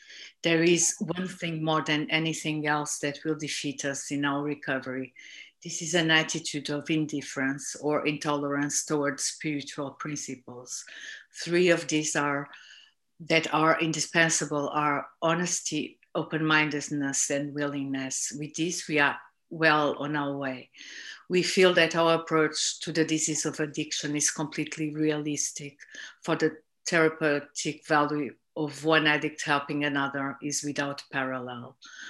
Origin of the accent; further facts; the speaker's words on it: Portugal; I'm an addict from Portugal.